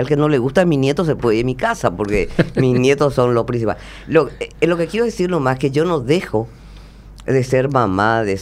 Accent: Paraguay; Somos paraguayos.

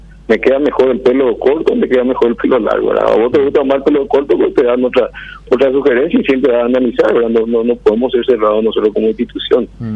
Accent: Paraguay; como ciudadano paraguayo

